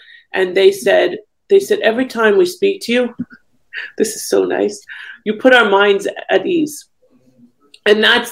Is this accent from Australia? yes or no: no; Thornhill, Ontario, Canada; moved away as an adult; also born or lived in Florida; now in United States; So I grew up in Thornhill, Ontario, and moved to the U.S. in 2001. Well, I moved here in the 90s, but then I moved back.